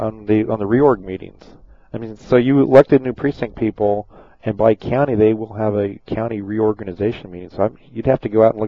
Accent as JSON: {"language": "English", "region": "Kansas", "country": "United States", "said": "I mean, since I was from Kansas, I looked at that line, you know, and it makes a difference on what side of the line I'm on."}